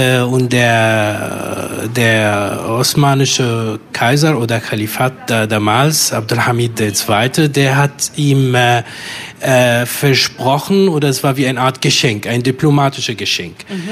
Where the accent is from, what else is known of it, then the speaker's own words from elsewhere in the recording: Damascus, Damascus Governorate, Syria; German is a second language; Ich bin Fremder, zweifach Fremder. In meiner Kindheit, ich bin in Damaskus groß geworden